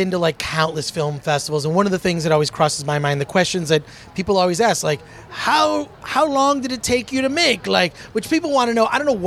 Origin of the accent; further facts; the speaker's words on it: Michigan, United States; now in Los Angeles, United States; I mean, I'm originally from Michigan, here I live in Los Angeles